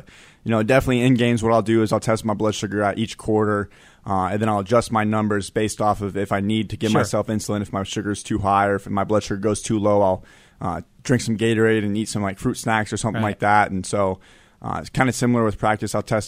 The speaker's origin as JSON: {"language": "English", "town": "Denver", "region": "Colorado", "country": "United States", "said": "I'm from Denver. And so at the time, I was a really big Broncos fan."}